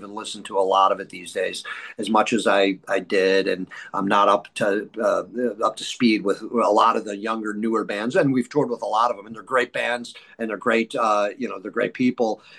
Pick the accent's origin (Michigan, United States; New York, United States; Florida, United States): New York, United States; Buffalo; when we're talking sports earlier, I'm from Buffalo. I still play ice hockey.